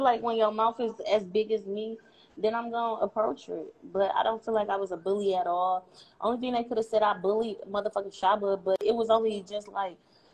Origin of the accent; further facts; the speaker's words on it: Detroit, Michigan, United States; I am from Detroit, Michigan, West Side, 7 Mile.